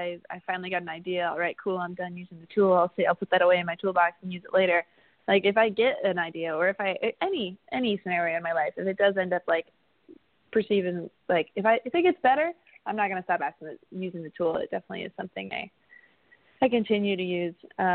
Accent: Oregon, United States; I'm from Oregon. So I was like, what is this?

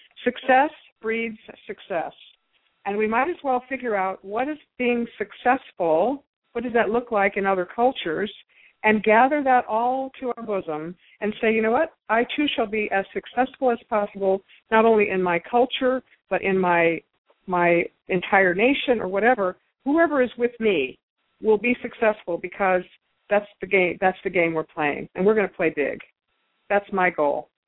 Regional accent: United States; as I am a very proud American, But I do feel like a responsible American

